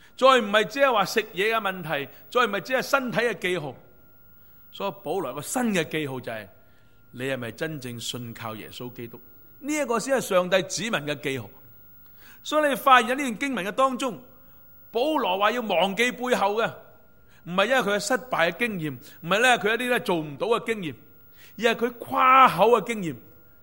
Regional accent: China; 里面有很多我们中国人最喜欢吃的那些山珍海味。

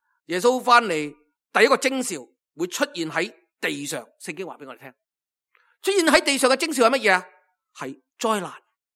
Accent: China; 今日是我们中国人农历最后的一日

